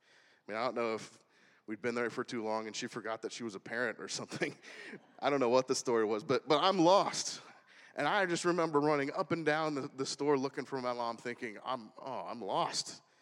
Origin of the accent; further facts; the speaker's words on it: California, United States; I grew up in Southern California, so she used to take me to the store called House of Fabrics.